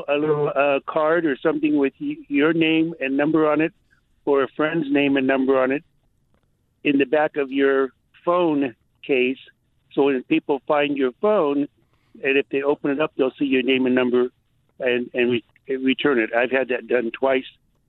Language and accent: English; Folsom, California, United States; Yeah, I'm from Folsom.